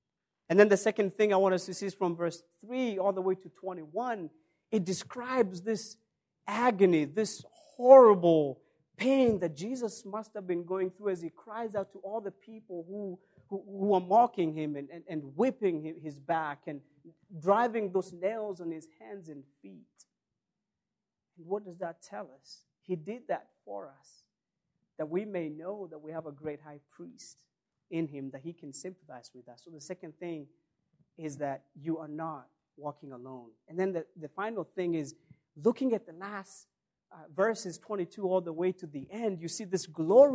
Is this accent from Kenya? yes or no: yes; Kenya; We have all read and heard about what happened in my home country in Garissa.